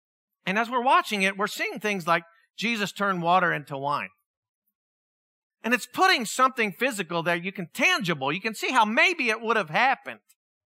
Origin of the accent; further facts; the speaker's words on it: Pennsylvania, United States; I grew up in Pennsylvania. We went up on a class trip.